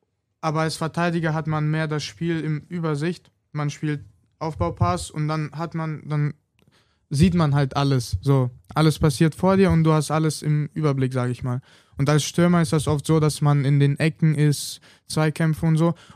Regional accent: Latvia; first language Russian; German is a second language; now in Germany; Mit Lettisch ist auch so eine Sache, ich konnte das früher richtig gut, aber nachdem ich halt nach Deutschland gezogen bin, habe ich das einfach nicht mehr gebraucht, weil mit meinen Eltern spreche ich ja Russisch.

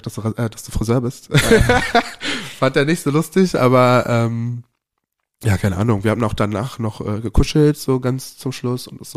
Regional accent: Cologne, North Rhine-Westphalia, Germany; now in Berlin, Germany; Ich komme aus Köln

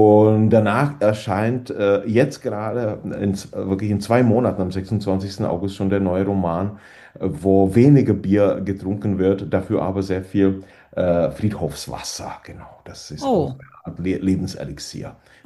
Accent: Lomnice nad Popelkou, Liberec Region, Czechia; aus Lomnice nad Popelkou, wo ich aufgewachsen bin

